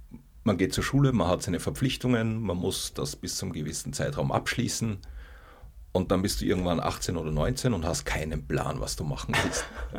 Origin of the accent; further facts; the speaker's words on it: Salzburg, Austria; ich komme weg aus Salzburg